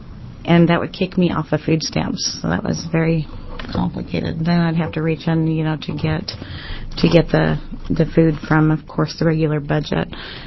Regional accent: Beaverton, Oregon, United States; I'm actually from Beaverton, Oregon, and I am a single parent of two girls.

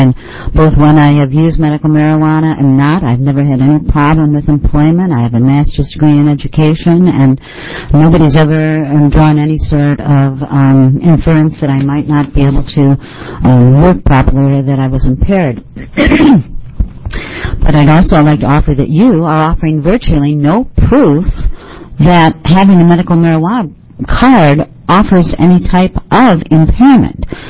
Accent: Eugene, Oregon, United States; I'm from Eugene.

